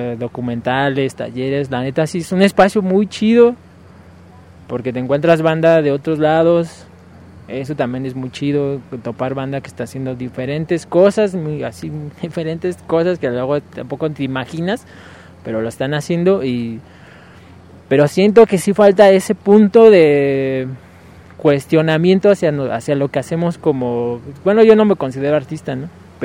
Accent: Mexico City, Mexico; born there; now in Colima, Mexico; vengo de Colima. No nací en Colima, pero vivo ahora en Colima. Nací en la Ciudad de México.

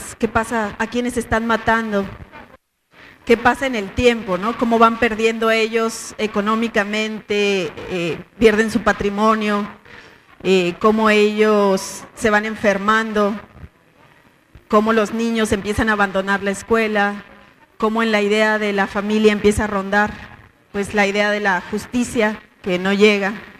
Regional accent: Chihuahua, Mexico; yo soy de Chihuahua y desde 2007, cuando iba a mi tierra, cuando iba a Juárez

